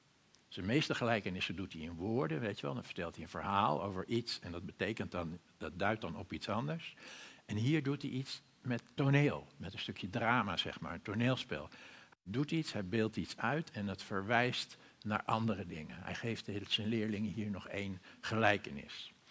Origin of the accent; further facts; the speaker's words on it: Purmerend, North Holland, Netherlands; Bij ons in Purmerend hebben we vooral honden die dat doen.